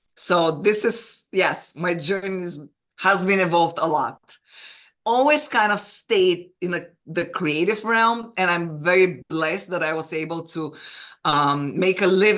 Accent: Bulgaria; But I was born and raised in Bulgaria, communist Bulgaria. And I grew up during the communist time.

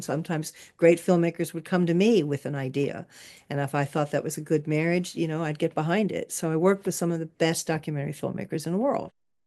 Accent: New York, United States; born there; I was actually born in New York after the war.

